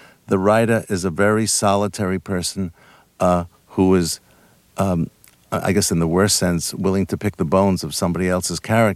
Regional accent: New York, United States; when I was growing up in New York, we lived on the third floor, so I walked up there.

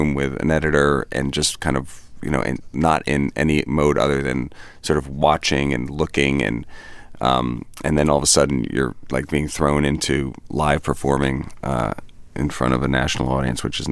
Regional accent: New York, United States; Yes, I'm a New Yorker, and it was pretty convenient.

